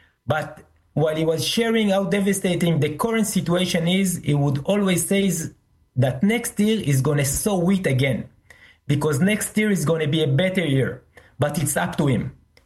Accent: Binyamina, Haifa District, Israel; Binyamina, in my hometown, in my home, yes.

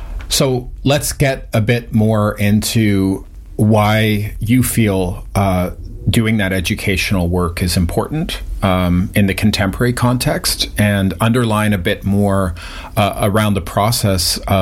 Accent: Canada; growing up in Canada

